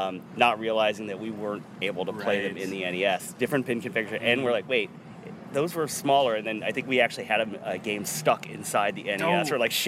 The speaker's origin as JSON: {"language": "English", "region": "Ohio", "country": "United States", "tie": "born or raised there", "also_born_or_lived": "Taiwan", "said": "it wasn't available where I grew up in Ohio"}